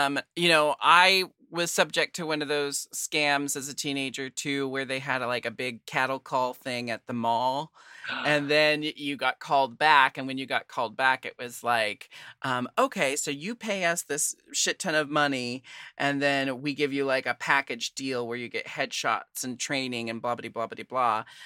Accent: Portland, United States; No, I'm from Portland.

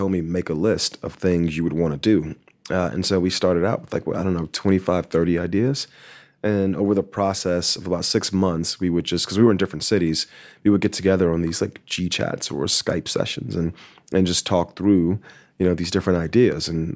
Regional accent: Miami, Florida, United States; And so Terrell's from Miami. I'm from Miami.

